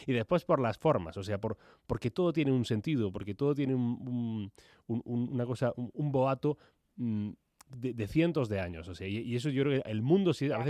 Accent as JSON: {"language": "Spanish", "town": "Granada", "region": "Andalusia", "country": "Spain", "said": "Yo soy de Granada."}